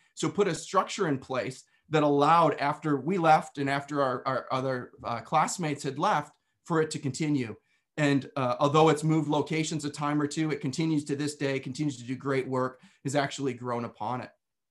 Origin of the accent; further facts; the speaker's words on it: New York, United States; I was born and raised in New York. Now, when most people hear New York, they think of New York City. However, where I lived was about as far away from New York City as you could get and still be in New York, right on the border of Pennsylvania and Western New York.